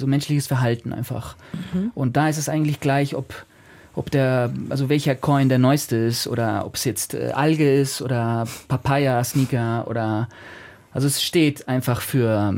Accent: Argentina; Also ich komme aus Argentinien, ich bin mit argentinischen Comics aufgewachsen.

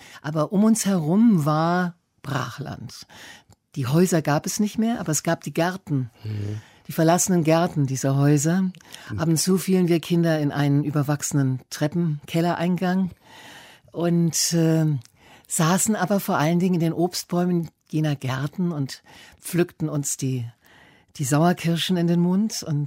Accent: Cologne, North Rhine-Westphalia, Germany; also born or lived in Düsseldorf; Ich war 4 Jahre alt, als wir nach Köln zogen, und das war mein großes Glück

